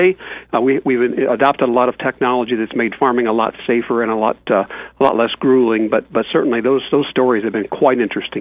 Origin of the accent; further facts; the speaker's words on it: United States; Even the farm I grew up on in McLean County here had five different species of livestock and four or five crops